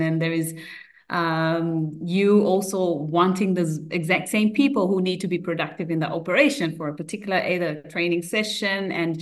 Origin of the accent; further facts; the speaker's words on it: Zimbabwe; moved away; Well, originally I'm from Zimbabwe, and as you've highlighted already, I somehow transitioned to the Middle East over the past 10 years